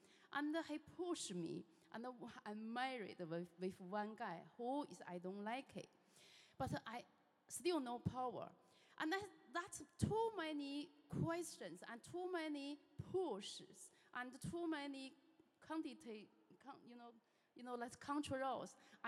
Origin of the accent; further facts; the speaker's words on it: China; first language Chinese; English is a second language; now in Hull, United Kingdom; I'm Chinese, and English is my second language. Sometimes, if I can't think about English, I may say Chinese. You understand Chinese? 你好. All right. So, yeah, I came to Hull 3 years now. I came to UK 17 years.